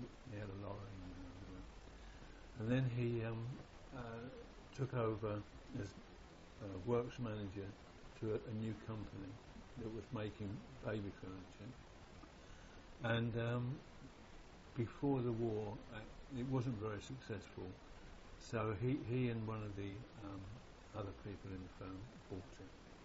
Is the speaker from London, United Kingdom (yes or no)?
yes; Islington, London, United Kingdom; born there; I was born in Islington at 38 Ferntown Road. That's F-E-R-N-T-O-W. In SN5.